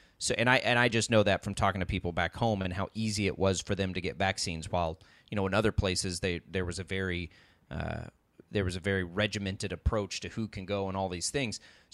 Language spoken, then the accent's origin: English; Texas, United States; Texas is always aggressive. And I'm from Texas. I have sort of that free spirit that most Texans have